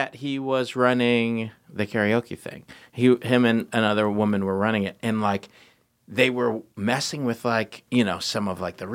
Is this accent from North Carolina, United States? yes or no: no; Michigan, United States; So instead, I was like, you know, growing up in Michigan, like trying to be real cool.